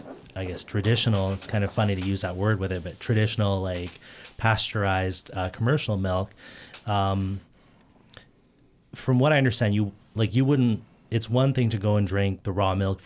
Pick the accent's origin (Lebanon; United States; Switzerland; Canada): Canada; Alberta; I grew up in Alberta, kind of in the countryside out there.